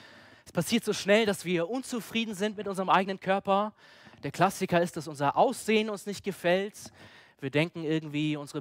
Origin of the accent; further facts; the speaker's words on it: Munich, Bavaria, Germany; Und ich denke, ja, wir als Münchner, wir sind vielleicht auch in einer Stadt, wo Fleiß groß geschrieben ist.